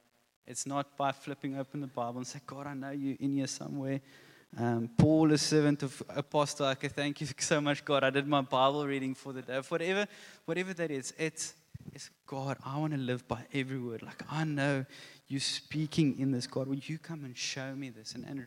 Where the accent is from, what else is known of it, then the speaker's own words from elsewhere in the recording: South Africa; first language Afrikaans; English is a second language; I'm Afrikaans. So the fact that I'm speaking English this morning is a miracle in itself already.